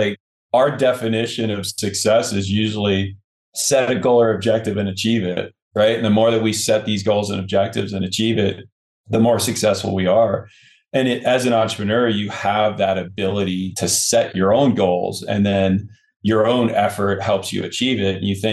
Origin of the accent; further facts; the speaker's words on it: United States; I truly believe that our way of life as an American is something that we owe.